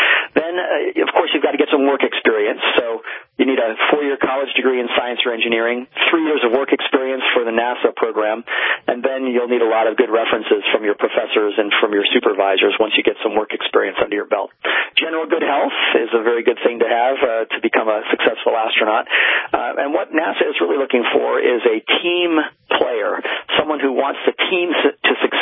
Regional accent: Baltimore, Maryland, United States; Well, I was about 10 years old, growing up in Baltimore, Maryland

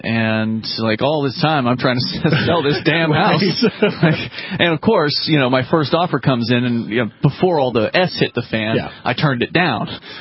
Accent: Florida, United States; You're from Arkansas, Roger, and I'm from Florida originally.

